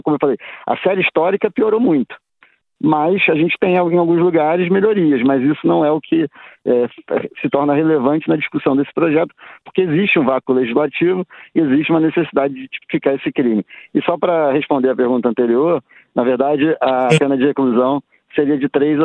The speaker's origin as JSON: {"language": "Portuguese", "region": "Rio de Janeiro", "country": "Brazil", "said": "Eu que venho do Rio de Janeiro, que tem uma frequência muito grande de roubo de carga"}